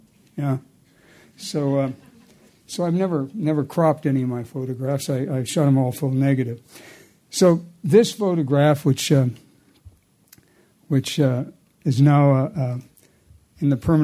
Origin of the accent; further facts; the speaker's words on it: Dodge City, Kansas, United States; That's the year I was born. I was born in Dodge City, Kansas, in the middle of a dust storm.